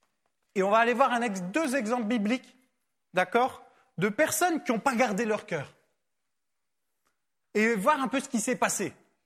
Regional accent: France; je suis français, je ne peux pas aller plus loin

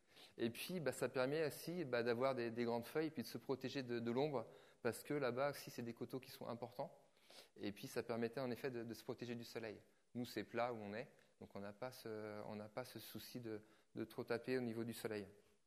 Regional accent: Nantes, Pays de la Loire, France; je viens de Nantes. Donc Nantes, on a les BN, on a l'U, on a le Muscadet. On est une région où il y a beaucoup de vignes. Donc moi, j'habite dans le vignoble, j'habite dans le sud de Nantes.

